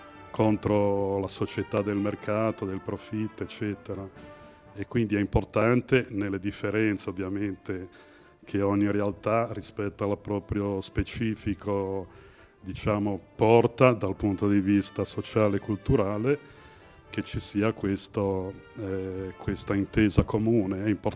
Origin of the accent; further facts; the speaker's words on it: Liguria, Italy; per chi non mi conosce, in molti ci conosciamo, sono della Val Polcevera, abito a Bolzaneto